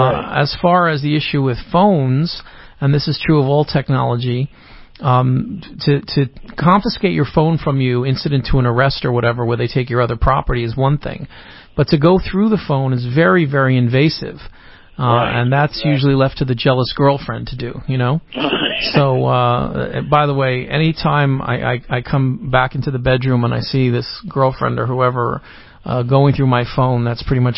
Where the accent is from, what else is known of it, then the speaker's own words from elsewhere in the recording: New York, United States; I am from New York, and I still even have my license to practice there.